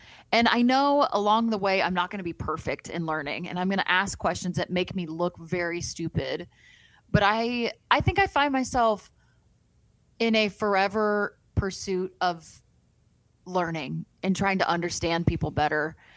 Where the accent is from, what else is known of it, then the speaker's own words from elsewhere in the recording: United States; And I was like, well, I'm an American. We don't get vacation.